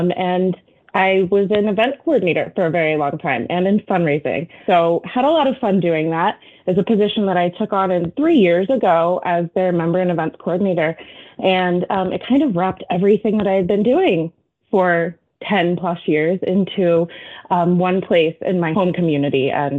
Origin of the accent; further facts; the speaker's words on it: Pennsylvania, United States; also born or lived in Washington, D.C.; So I am born and raised in South Central Pennsylvania, Adams County originally, and I actually still reside in Adams County, but of course went to school in York and very nearby, so in York County.